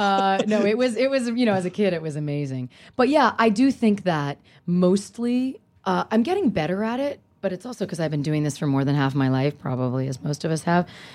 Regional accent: Sarasota, Florida, United States; born there; also born or lived in Northern California; Sarasota, Florida.

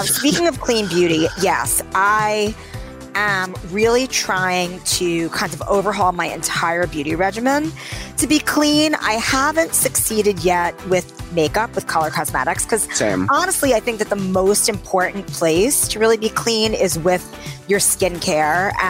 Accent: New York City, New York, United States; I grew up in New York City. It's kind of impossible to not see roaches, but you really hate them.

